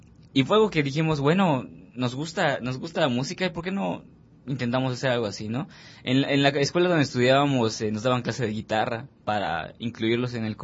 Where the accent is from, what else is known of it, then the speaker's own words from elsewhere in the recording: Progreso, Yucatán, Mexico; pues somos oriundos de Progreso y tenemos que llegar aquí a la capital.